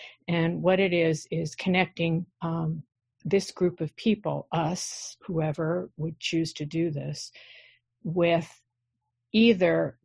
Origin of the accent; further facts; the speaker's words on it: New York, United States; now in Minnesota, United States; I'm from New York, but I'm actually in Minnesota. I got here 4 weeks ago